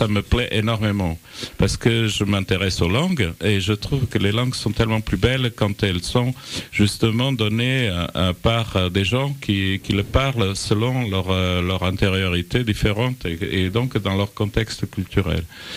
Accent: Portugal; French is a second language; Je suis portugais, donc j'ai un autre regard sur l'Afrique, un peu différent de celui des Français.

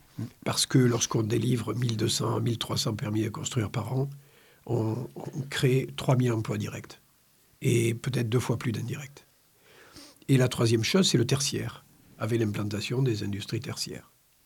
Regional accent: Montpellier, Occitanie, France; born there; Moi, j'y suis pour rien si je suis né à Montpellier.

